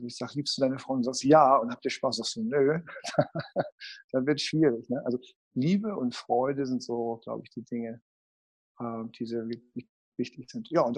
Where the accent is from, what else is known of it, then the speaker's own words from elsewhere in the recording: Hamburg, Germany; Ich bin ja Hamburger Jung, ne?